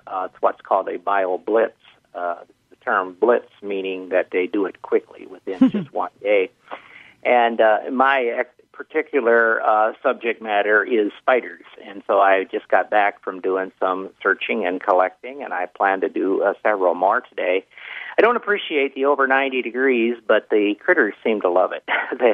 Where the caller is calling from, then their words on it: Minnesota, United States; And, I'm calling you from Minnesota.